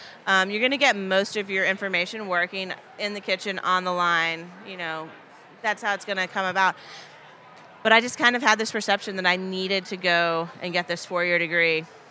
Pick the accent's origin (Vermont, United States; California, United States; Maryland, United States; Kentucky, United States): Kentucky, United States; Paducah; Yeah, born and raised in Paducah. And I got out of Paducah the day after I graduated high school. I thought I was done with that place. And then 15 years later, I moved home.